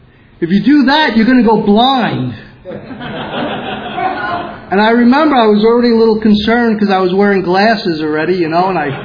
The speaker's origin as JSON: {"language": "English", "town": "Brooklyn", "region": "New York", "country": "United States", "tie": "born or raised there", "said": "I grew up in Brooklyn, if you guys haven't figured that one out yet. And I think I'm losing my accent, but people tell me I'm not. I grew up in Brooklyn. It was basically a blue-collar neighborhood"}